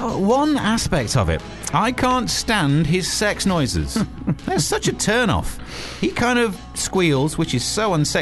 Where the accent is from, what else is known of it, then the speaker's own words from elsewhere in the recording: United Kingdom; because I am British, I am nothing shy of passive-aggressive about it.